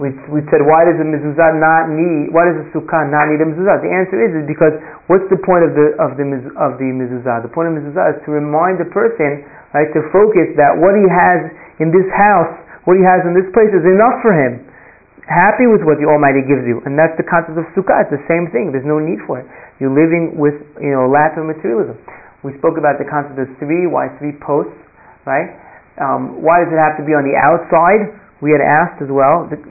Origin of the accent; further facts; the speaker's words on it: New York, United States; You know, I'm from New York, like the most exciting thing I have is like Borough Park or something.